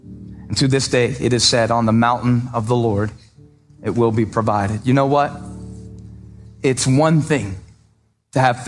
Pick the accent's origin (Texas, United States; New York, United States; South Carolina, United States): South Carolina, United States; Moncks Corner; I cashed some checks last year that I never thought I'd cash growing up in Monk's Corner, South Carolina, with a dad who dropped out of school in the eighth grade.